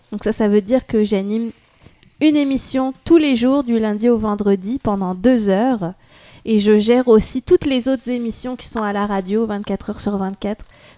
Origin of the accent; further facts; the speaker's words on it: France; moved away as an adult; now in Quebec City, Canada; vous l'avez dit, j'habite à Québec, mais je suis française. Je suis pas née à Québec, je vis à Québec depuis 7 ans maintenant.